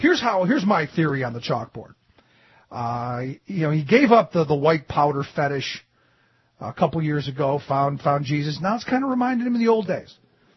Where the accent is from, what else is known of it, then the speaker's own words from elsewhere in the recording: Connecticut, United States; born there; Oh, wait a minute. I was born in Connecticut.